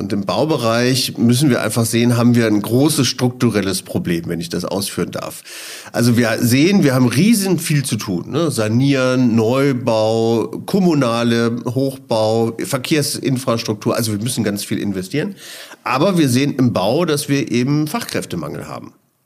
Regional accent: Leverkusen, North Rhine-Westphalia, Germany; Ich komme aus Leverkusen.

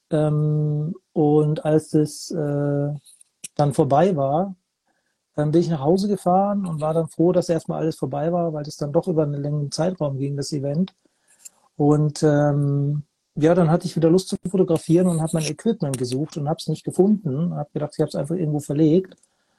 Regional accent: Munich, Bavaria, Germany; Ich komme aus München.

